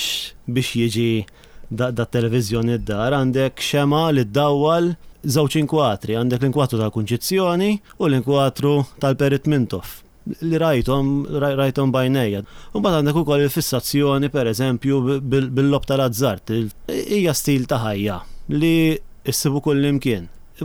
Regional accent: Senglea, South Eastern Region, Malta; Jiena mill-Isla, jiġifieri l-ambjent tal-Kottonera nafu tista' tgħid daqskemm naf il-Palatidi.

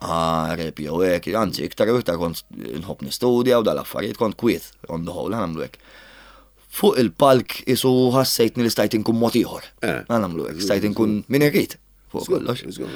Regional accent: Birgu, South Eastern Region, Malta; jiena mill-Birgu, jiena twilett il-Birgu, trabbejt il-Birgu.

